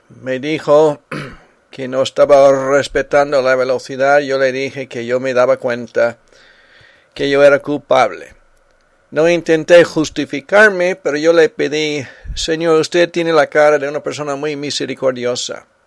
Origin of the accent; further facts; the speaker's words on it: South Carolina, United States; Estábamos yendo a Carolina del Sur, de donde yo soy y tengo familiares allí.